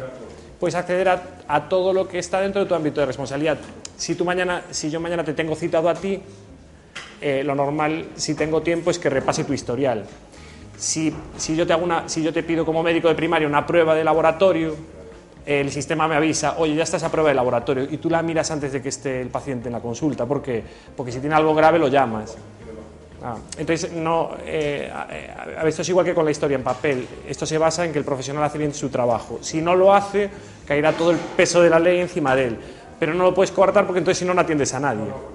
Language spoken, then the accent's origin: Spanish; Lugo, Galicia, Spain; En una zona en el Caurel, que yo tengo mucho cariño, que soy de Lugo, ¿no?